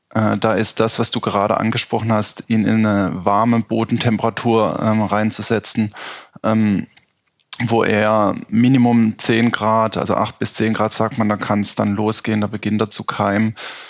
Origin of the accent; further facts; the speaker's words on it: Upper Rhine, Germany; Da, wo ich herkomme, aus der Region im Rheingraben, da war es relativ stark schon vertreten